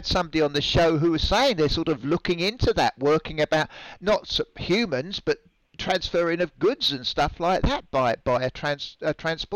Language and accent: English; England, United Kingdom; I'm from Old England, as I tell everybody, not New England.